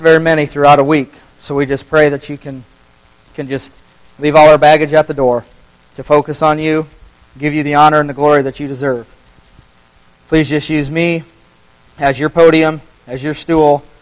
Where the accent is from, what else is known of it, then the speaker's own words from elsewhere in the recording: Iowa, United States; from Iowa.